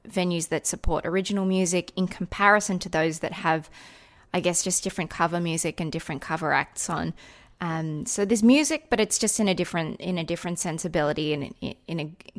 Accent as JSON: {"language": "English", "country": "Australia", "said": "I guess it's a stigma, I guess, of being an Australian. I must therefore know other Australians. But the weirdest thing is that I've met more Australians in America than probably when I was in Australia."}